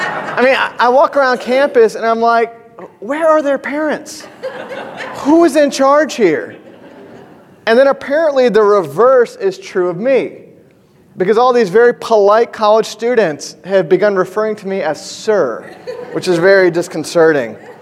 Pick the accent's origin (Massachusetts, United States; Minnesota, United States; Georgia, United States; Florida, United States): Georgia, United States; Suwanee; I grew up in Suwanee, Georgia. It always gets a little fuzzy with Suwanee, Tennessee. But Suwanee, Georgia, right up the road.